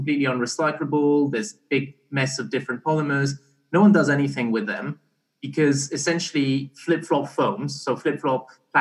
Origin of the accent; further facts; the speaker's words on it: Barbados; also born or lived in Belgium; So I was born in Belgium, but I grew up kind of in Barbados for a few years.